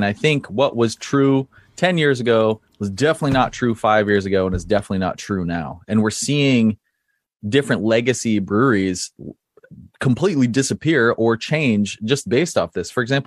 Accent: West Coast, United States; I mean, I grew up on the West Coast, so I have a huge bias with knowledge from there.

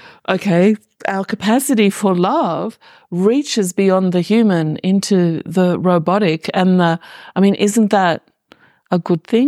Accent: Australia; as an Australian, when I come to Europe, I often find it poorer in color than Australia.

